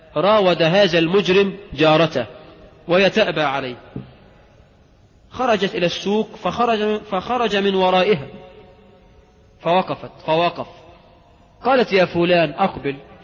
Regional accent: Egypt; لكن بفعلا اللي بتنتقب عندنا في مصر غالبا يعني غالبا بتنتقب لله

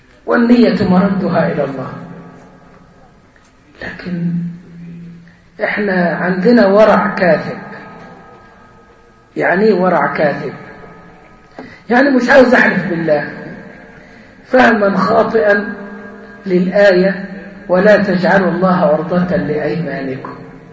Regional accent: Egypt; لدرجة أن مفتاح الكلام عندنا كمصريين مثلا، ما عرفش الحكاية في بلاد تانية ما شفتهاش زي عندنا

